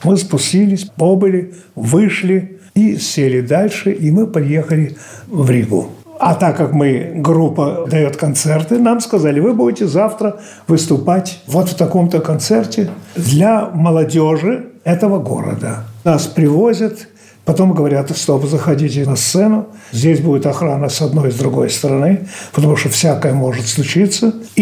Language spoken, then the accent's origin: Russian; Odesa, Odesa Oblast, Ukraine; born there; also born or lived in Kharkiv; Родился в Одессе, жил в Харькове.